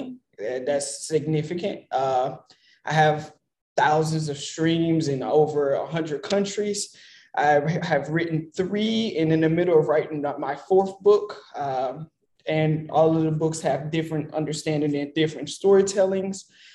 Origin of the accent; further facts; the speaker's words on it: Louisiana, United States; moved away as an adult; I was born and raised in Louisiana. That's the same place as … those certain celebrities.